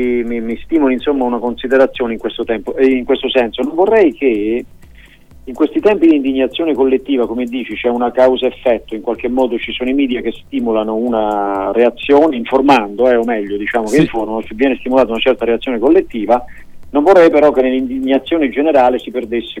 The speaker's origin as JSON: {"language": "Italian", "region": "Campania", "country": "Italy", "moved": "as an adult", "said": "da campano, di origini, ora vivo in Toscana dai tempi dell'università"}